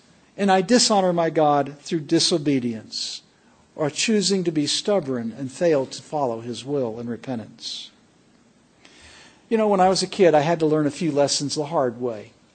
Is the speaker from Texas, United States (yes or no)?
no; Missouri, United States; I'm from Missouri. You got to show me.